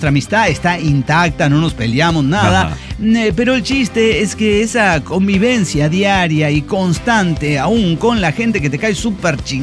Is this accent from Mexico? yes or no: yes; Toluca, State of Mexico, Mexico; Nosotros somos gente de Toluca.